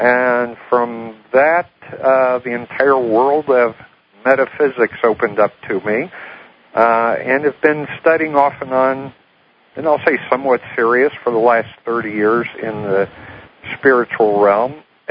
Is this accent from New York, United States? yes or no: no; Akron, Ohio, United States; born there; But, I was born up in Akron, Ohio, and was brought up in childhood in the United Church of Christ.